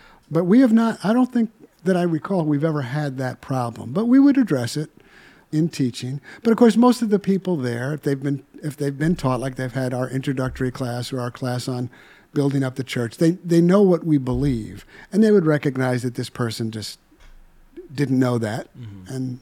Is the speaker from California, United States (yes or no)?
no; Chicago, Illinois, United States; Where I'm from Chicago, if your audience didn't know that.